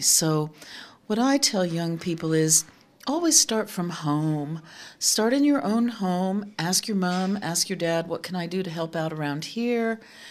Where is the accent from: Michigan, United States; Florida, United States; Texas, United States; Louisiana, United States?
Texas, United States; Austin; I am from Austin, Texas. I'm a career counselor in private practice in the United States.